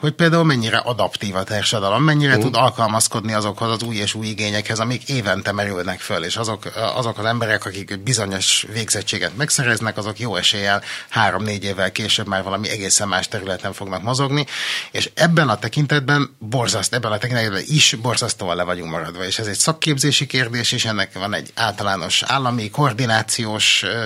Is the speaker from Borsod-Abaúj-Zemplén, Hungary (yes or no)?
no; Budapest, Hungary; mert én meg 13. kerületi budapestiként látom ezt első kézből